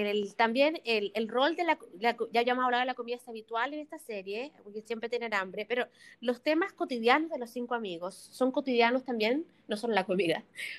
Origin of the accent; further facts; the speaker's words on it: Chile; Porque somos chilenas y en Chile